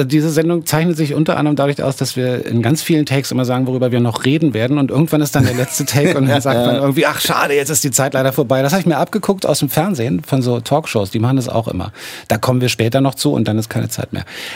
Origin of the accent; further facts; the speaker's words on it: Berlin, Germany; Und mit wem kommen wir denn noch klar hier als Berliner?